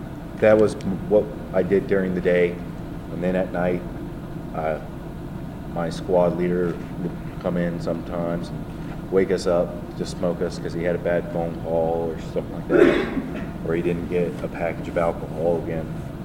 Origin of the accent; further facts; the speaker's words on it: Fort Hood, Texas, United States; I grew up in Fort Hood. When I turned 18, I moved away, got a job.